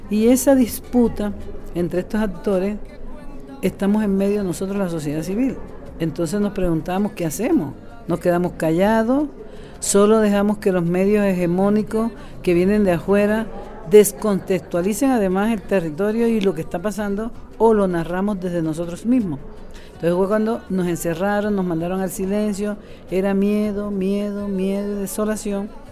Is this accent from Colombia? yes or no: yes; Montes de María, Colombia; yo vengo de Colombia, de un lugar en el norte de Colombia que se llaman Los Montes de María, que es toda una subregión que tiene 15 municipios.